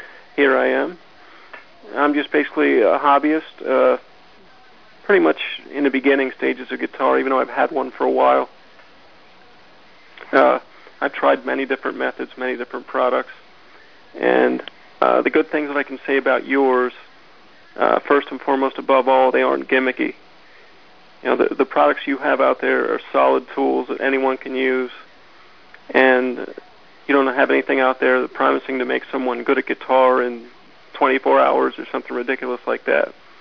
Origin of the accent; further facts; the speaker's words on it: Pennsylvania, United States; I'm from Pennsylvania.